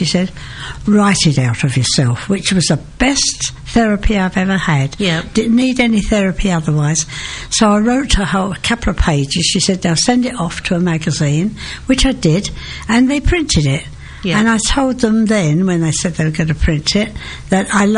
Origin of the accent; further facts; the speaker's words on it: London, United Kingdom; I suppose you can hear my accent a bit. I am an East Ender and proud